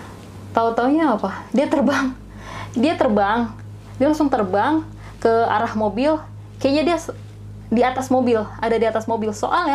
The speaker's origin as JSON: {"language": "Indonesian", "region": "West Java", "country": "Indonesia", "said": "walaupun aku orang Sunda, tapi kalau Sundanya lemes kayak gitu, aku juga nggak ngerti dia ngomong apa."}